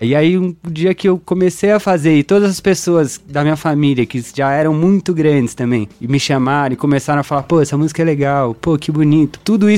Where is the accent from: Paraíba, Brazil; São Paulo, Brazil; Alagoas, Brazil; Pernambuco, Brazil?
São Paulo, Brazil; Avaré; Eu sou de Avaré também, no interior de São Paulo.